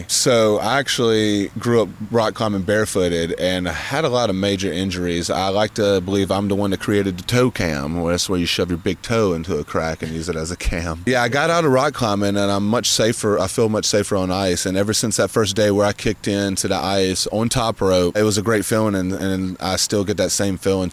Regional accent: Southeast, United States; You know, growing up in the Southeast, doing some rock dabbling, as I mentioned, climbing barefooted in the state of Georgia, North Carolina, you know, all that great outdoor climbing, it gets overshadowed a lot.

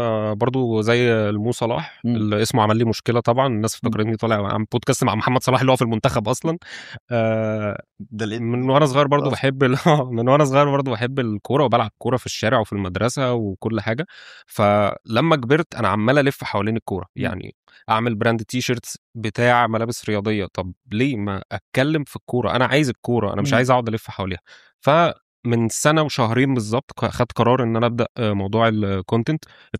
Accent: Egypt; اقدم استاد في افريقيا استاد اسكندريه اللي على بعد كام شارع من بيتي، واحنا مش عارفين، احنا مش عارفين ان اقدم استاد في افريقيا موجود عندنا في مصر وجنب بيتي.

